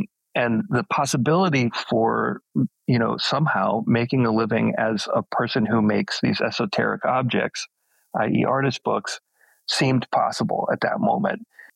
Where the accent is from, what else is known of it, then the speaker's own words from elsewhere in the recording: Madison, Wisconsin, United States; And I grew up in Wisconsin, which is in Madison, which is a university town.